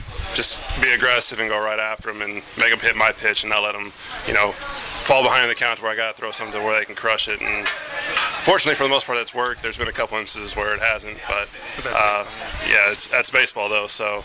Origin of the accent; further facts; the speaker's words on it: Texas, United States; Where I grew up in Texas, this is about spring weather for us.